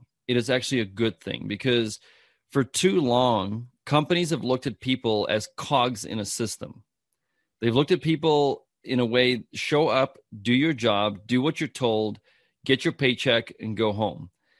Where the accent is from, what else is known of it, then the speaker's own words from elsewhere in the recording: South Africa; And I'm from South Africa.